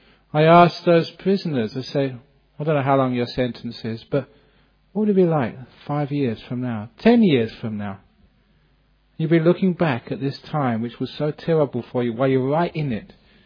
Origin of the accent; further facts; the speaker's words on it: England, United Kingdom; I was brought up in England